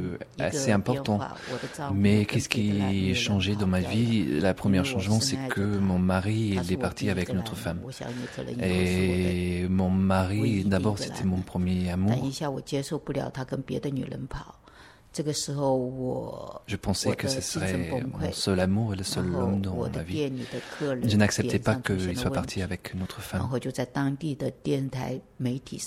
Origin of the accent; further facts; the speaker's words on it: Nanchang, Jiangxi, China; French is a second language; moved away as an adult; now in France; Donc, je viens de la ville de Nanchang, dans la province de Jiangxi.